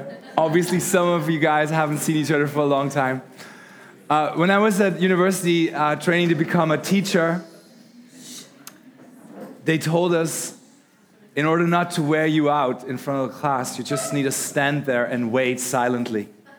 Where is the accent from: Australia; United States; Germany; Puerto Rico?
Germany; English is a second language; I come from Germany.